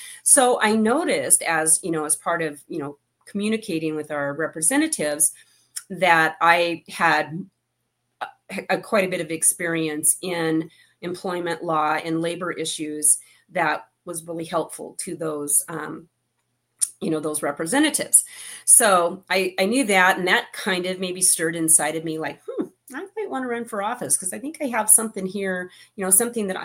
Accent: Montana, United States; now in Spokane Valley, United States; So, first I'm going to say I was raised in Montana. I moved to Spokane Valley 28 years ago, and I've lived in the same house since.

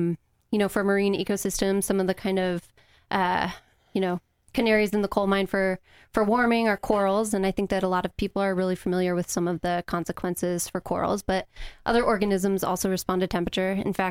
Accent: Ohio, United States; Well, so I'm actually from the Midwest. I'm from Ohio

